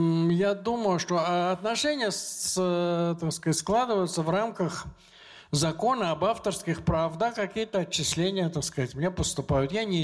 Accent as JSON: {"language": "Russian", "region": "Moscow", "country": "Russia", "said": "Я москвич."}